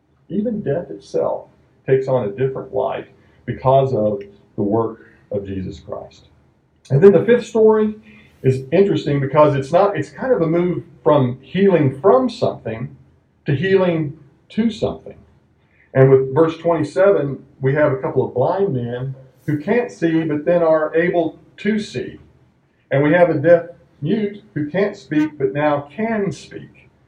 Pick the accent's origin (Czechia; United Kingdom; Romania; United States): United States; I'm from America. I don't know diddly squat about life in Australia.